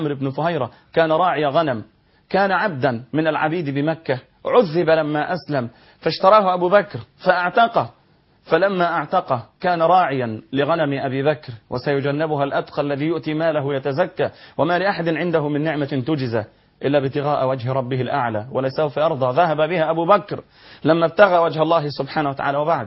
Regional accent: Egypt; حتى الناس عندنا في مصر يقنطون في صلاة الفجر فحسب

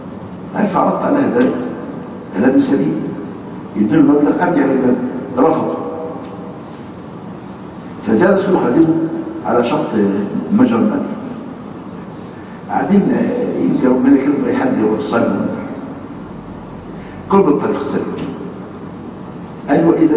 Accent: Upper Egypt, Egypt; وأنا في طفولتي أو بداية عمري في 65 أو 64 كنت سني يعني 10 أو 12 سنة واحد عندنا في الصعيد

